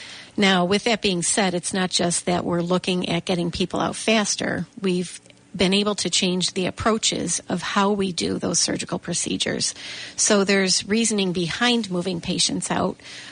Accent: Lockport, New York, United States; I'm born and raised in Lockport

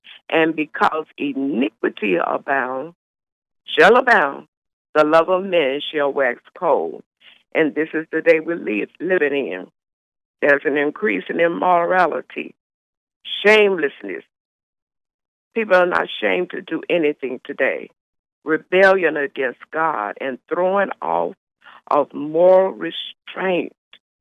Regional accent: Birmingham, Alabama, United States; now in Cincinnati, United States; Yes, I'm from Birmingham, Alabama. In 1980, I decided to move to Cincinnati, Ohio.

